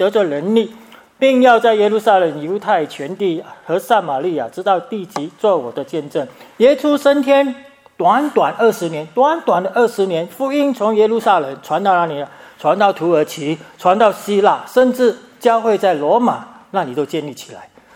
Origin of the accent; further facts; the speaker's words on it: Singapore; moved away as an adult; 我5岁就到教会了，我是新加坡长大的，所以我是新加坡人。那么我24岁来这里，但是我之前都在新加坡。